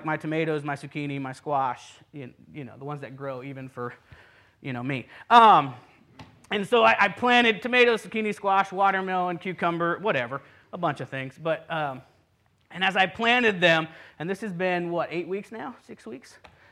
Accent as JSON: {"language": "English", "country": "Puerto Rico", "tie": "born or raised there", "said": "I grew up in Puerto Rico. My parents were missionaries, and so for 18 years of my life, I grew up there."}